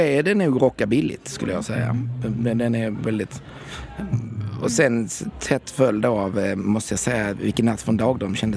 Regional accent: Helsingborg, Skåne, Sweden; För jag har flyttat tillbaka till Helsingborg där jag kommer från.

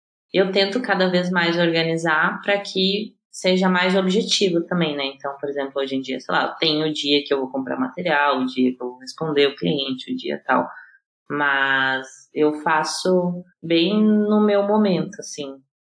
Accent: Porto Alegre, Rio Grande do Sul, Brazil; born there; now in São Paulo, Brazil; Não, eu nasci em Porto Alegre.

